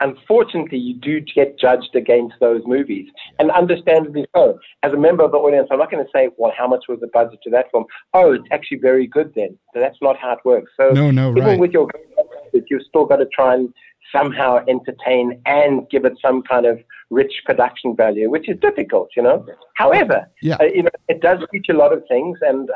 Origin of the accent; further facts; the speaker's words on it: South Africa; Well, when I was growing up in South Africa, there was no film industry.